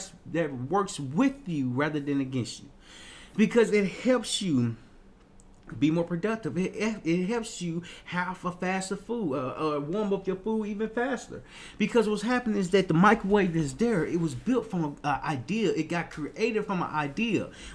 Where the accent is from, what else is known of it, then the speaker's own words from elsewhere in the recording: Little Rock, Arkansas, United States; I moved back to my hometown, Little Rock, Arkansas.